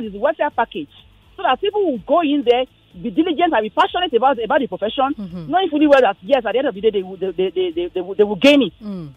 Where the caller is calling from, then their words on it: Anthony Village, Lagos, Nigeria; I'm calling from Anthony Village.